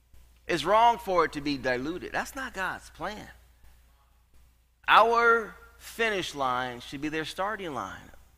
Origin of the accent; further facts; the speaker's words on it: California, United States; My growing up in California, you know, watching brothers get snatched out of cars, getting beat up, getting threatened to be taken out in Orange Grove.